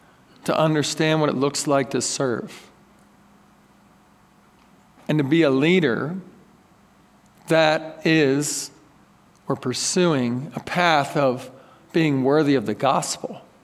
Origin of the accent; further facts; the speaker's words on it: Philadelphia, Pennsylvania, United States; now in Texas, United States; You know, I came from Philadelphia. I didn't know what it was about.